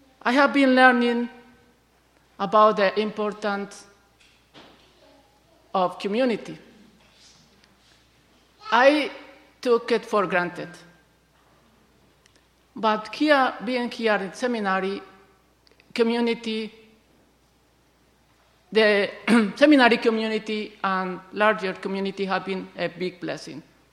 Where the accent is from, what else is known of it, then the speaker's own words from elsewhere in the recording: Colombia; and I am from Colombia.